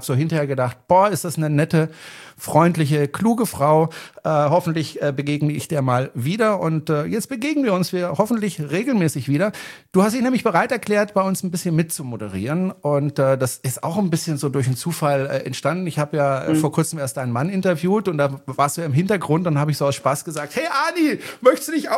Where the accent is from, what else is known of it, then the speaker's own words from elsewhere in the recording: Freiburg, Baden-Württemberg, Germany; ich bin in den Bergen sozusagen aufgewachsen, also in Freiburg. Also ich bin jedes Wochenende mit meiner Oma im VW Käfer Cabrio in den Schwarzwald gefahren.